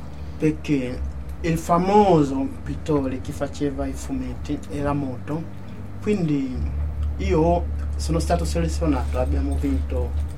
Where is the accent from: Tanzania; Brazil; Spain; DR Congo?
Tanzania; Io vengo da Tanzania.